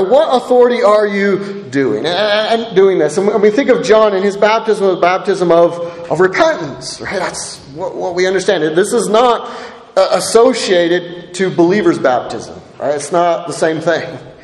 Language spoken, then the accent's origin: English; Idaho, United States; And I grew up in Idaho where all the roads are crooked and there's a river on the side.